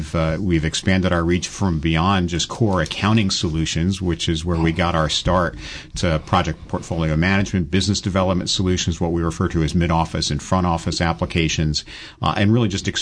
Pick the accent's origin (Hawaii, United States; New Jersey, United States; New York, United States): New York, United States; Brooklyn; also born or lived in California; Long ago and far away, I'm from Brooklyn, Mark.